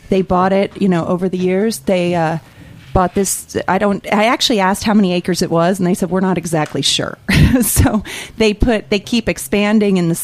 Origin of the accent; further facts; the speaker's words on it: Chico, California, United States; The group I was there with actually happened to be mostly Chico natives. That's my hometown, too.